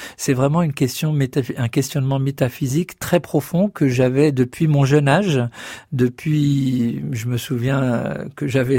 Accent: Paris, Île-de-France, France; Et j'ai grandi à Paris, hein, juste pour vous situer, dans le 11e arrondissement.

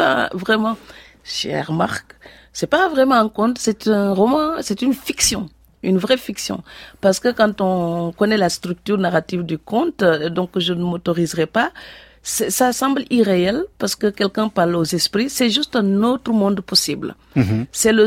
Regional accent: Fatick, Senegal; born there; En face de mon village natal

